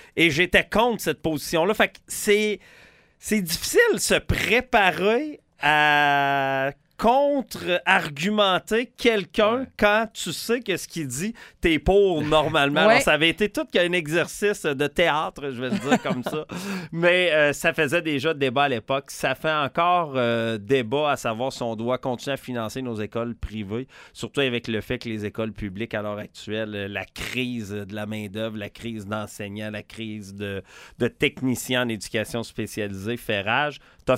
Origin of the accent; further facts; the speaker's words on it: Quebec City, Quebec, Canada; Je viens de la Basse-Ville de Québec